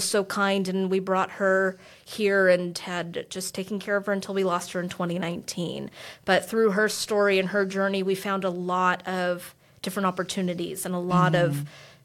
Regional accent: United States; So, who I am a Filipina-American, strong, I would say tiny, and assertive lady

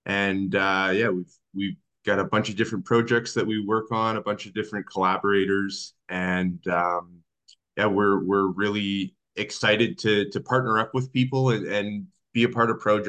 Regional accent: New Brunswick, Canada; I grew up in New Brunswick, right

